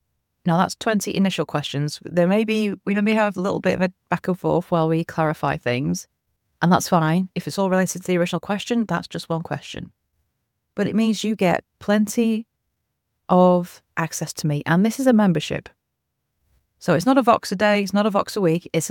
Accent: United Kingdom; I'm British, I'm UK based.

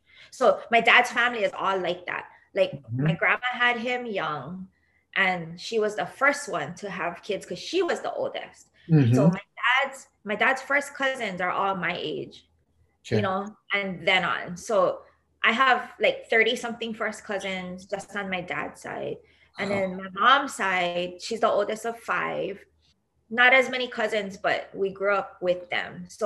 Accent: Kalihi, Hawaii, United States; I could never legally say that I was raised in Aleva Heights. Because you know what I mean? You have Aleva Heights and then you have Kalihi. And I'm like, on the border, so we have a Kalihi zip code.

